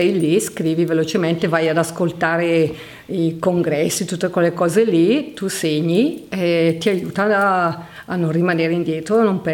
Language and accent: Italian; Covo, Lombardy, Italy; born there; io sono nata a Covo, Bergamo, che si trova a Bergamo